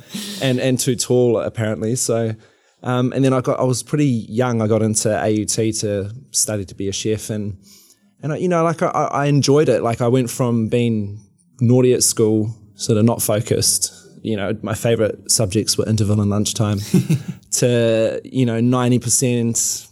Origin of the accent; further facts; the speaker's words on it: Auckland, New Zealand; I grew up in West Auckland.